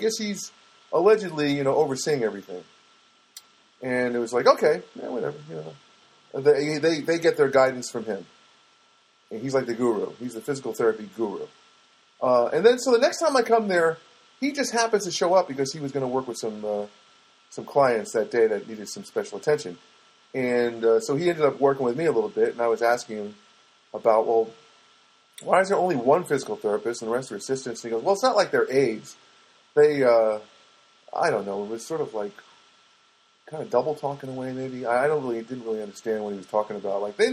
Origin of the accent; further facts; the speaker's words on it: Philippines; Because I'm a Filipina.